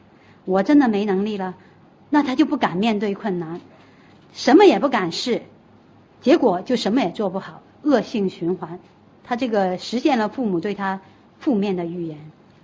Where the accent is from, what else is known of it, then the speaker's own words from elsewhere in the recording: China; 我们中国人呢很含蓄，很含蓄，